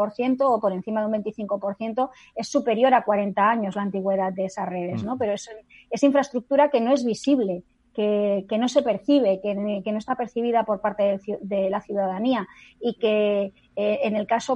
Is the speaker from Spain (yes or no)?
yes; Barcelona, Catalonia, Spain; Yo recuerdo, soy de Barcelona, recuerdo que antes de disponer de tanques de tormenta